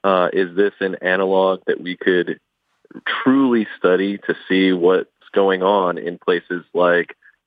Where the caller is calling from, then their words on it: Houston, Texas, United States; I'm calling from Space City, Houston.